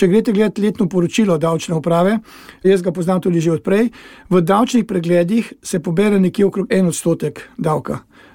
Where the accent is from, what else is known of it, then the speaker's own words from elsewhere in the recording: Prekmurje, Slovenia; jaz sem iz Prekmurja, torej sem Prekmurc. Rojen sem v Prekmurju, odraščal sem v Prekmurju in Prekmurje je v Sloveniji neke vrste davčna oaza.